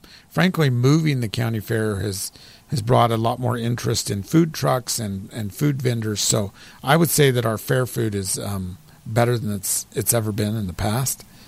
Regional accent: Hurricane, Utah, United States; I grew up in Hurricane, and the fair is Hurricane Leverkin.

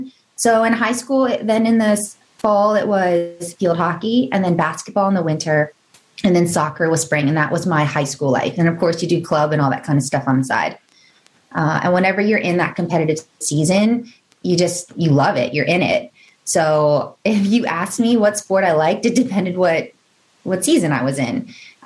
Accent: Virginia, United States; I grew up in Northern Virginia and soccer was a spring sport for us.

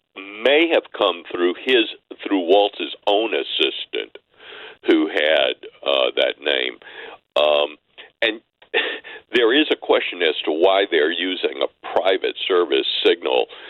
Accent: Mississippi, United States; now in Chicago, United States; even though I grew up in Mississippi, I live in Chicago now, but I grew up in Mississippi, we listened to the Cardinals.

